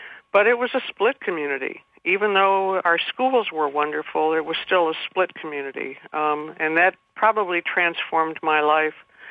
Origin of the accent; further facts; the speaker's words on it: Gary, Indiana, United States; now in Calumet, United States; I grew up in Gary and during the 40s and 50s